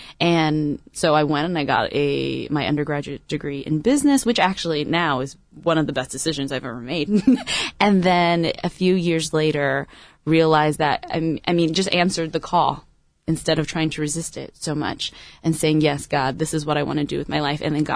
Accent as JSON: {"language": "English", "town": "Anaheim", "region": "California", "country": "United States", "tie": "born or raised there", "said": "Here in Orange County, actually, about 3 miles away in Anaheim."}